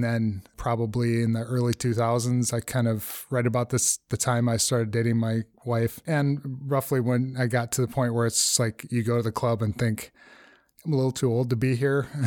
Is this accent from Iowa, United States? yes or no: yes; Iowa, United States; I grew up in Iowa. So we started kind of a rave collective in Northwest Iowa